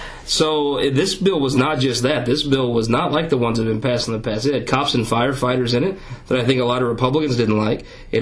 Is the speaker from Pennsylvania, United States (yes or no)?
no; Poplar Bluff, Missouri, United States; I'm from Poplar Bluff. It costs less to live in Poplar Bluff than it does St. Louis.